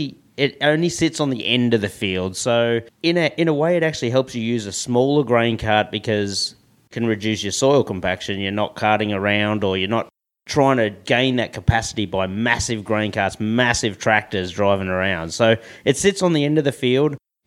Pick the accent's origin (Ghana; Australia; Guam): Australia; moved away as an adult; now in United States; So I grew up in Australia on a wheat farm in Australia. Met a guy from South Dakota in a pub and came over and worked for him in 2003